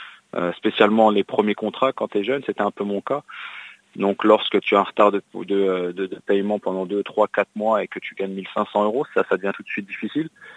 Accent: France; rentrer en France, de reprendre un cursus normal, c'est-à-dire dans mon pays d'origine, puisque je suis franco-luxembourgeois.

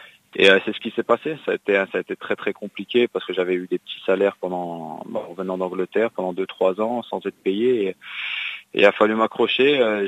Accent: France; rentrer en France, de reprendre un cursus normal, c'est-à-dire dans mon pays d'origine, puisque je suis franco-luxembourgeois.

